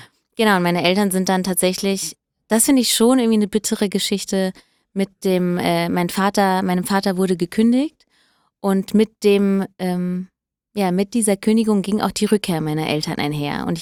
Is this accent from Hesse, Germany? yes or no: yes; Hesse, Germany; Genau, ich bin halt in der Nähe von Frankfurt groß geworden.